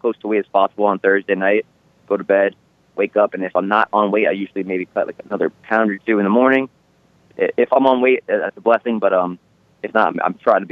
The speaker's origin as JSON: {"language": "English", "town": "Bronx", "region": "New York", "country": "United States", "tie": "born or raised there", "said": "I mean, I grew up not too far. I mean, I grew up in the Bronx, so it feels very comfortable."}